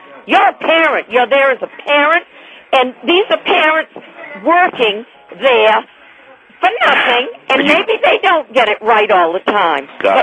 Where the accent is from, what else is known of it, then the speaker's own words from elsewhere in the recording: Maine, United States; I'm from New England, excuse me.